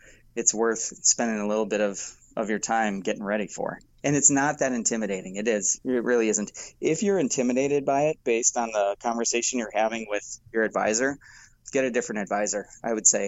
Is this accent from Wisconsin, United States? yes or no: yes; Milwaukee, Wisconsin, United States; I'm from Milwaukee. You know, I love that beer.